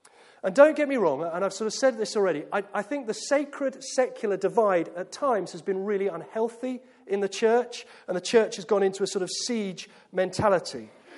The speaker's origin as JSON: {"language": "English", "country": "United Kingdom", "said": "I'm called a Welsh, I'm called a Scottish, and I'm half English. I could have played rugby for 3 out of 4 of the home nations."}